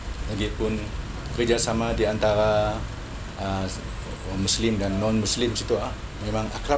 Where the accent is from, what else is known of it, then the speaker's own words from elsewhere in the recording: Miri, Sarawak, Malaysia; Sebagai warga Miri Sarawak, saya rasa teruja lah